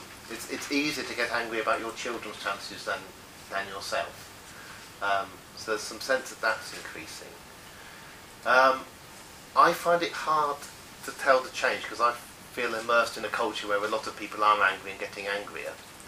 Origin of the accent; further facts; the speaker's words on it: Oxford, South East England, United Kingdom; because I grew up in Oxford, which is incredibly unequal from the car factory to the highest concentration of members of the House of Lords. And then I lived in various others